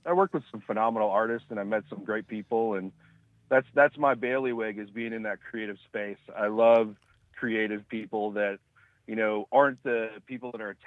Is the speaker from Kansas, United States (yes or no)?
no; Oshkosh, Wisconsin, United States; I grew up in Oshkosh. So okay. I guess we kind of call ourselves Northeast Wisconsin.